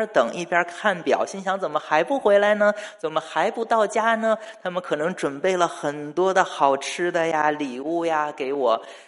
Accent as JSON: {"language": "Chinese", "region": "Beijing", "country": "China", "tie": "born or raised there", "said": "那我小的时候呢，住在北京啊"}